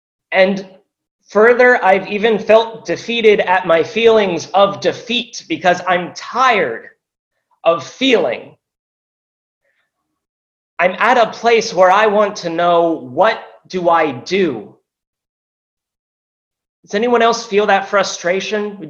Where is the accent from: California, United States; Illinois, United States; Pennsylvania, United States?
Pennsylvania, United States; Philadelphia; born there; I was born in South Philly. Years would pass, and then eventually my parents and myself moved back to central PA.